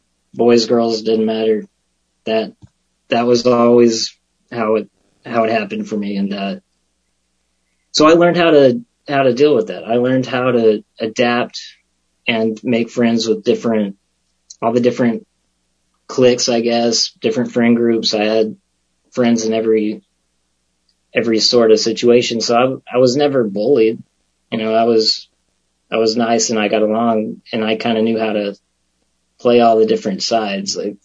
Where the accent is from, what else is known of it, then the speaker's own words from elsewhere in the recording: Abilene, Texas, United States; also born or lived in New Braunfels; So I was born in New Braunfels, Texas, and shortly after I was born, we moved to Abilene in West Texas.